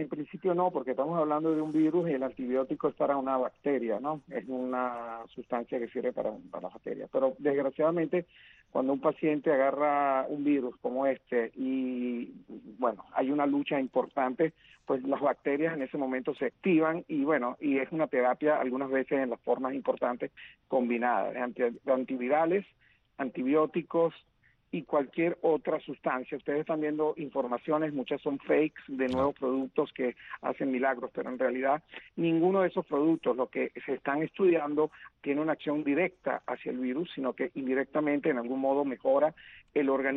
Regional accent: Venezuela; somos venezolanos

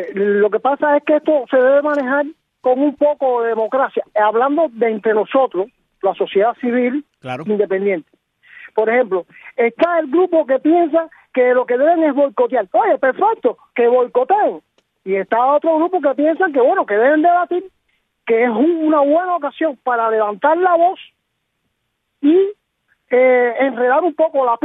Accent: Cuba

